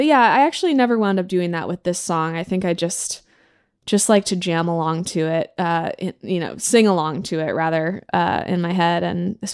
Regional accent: Texas, United States; And obviously growing up in Texas, Central Texas, he was very much on my radar from an early age

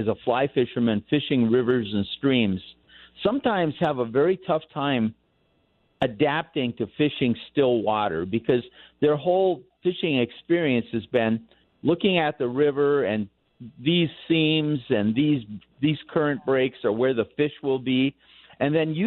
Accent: Midwest, United States; we actually both came from a conventional fishing background. We grew up in the Midwest

